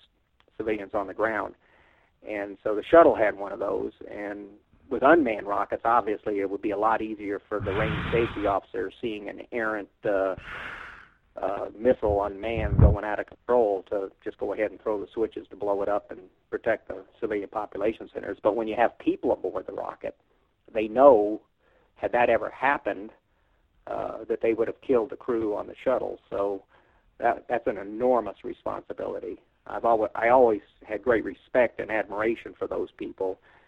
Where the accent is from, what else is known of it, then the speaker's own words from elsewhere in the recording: Albuquerque, New Mexico, United States; my hometown, Albuquerque, New Mexico.